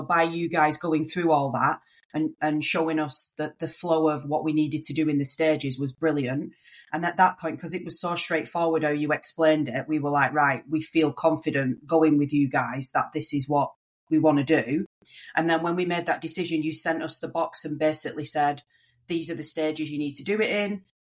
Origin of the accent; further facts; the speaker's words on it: North West England, United Kingdom; Yeah, that's me, a northerner, yeah.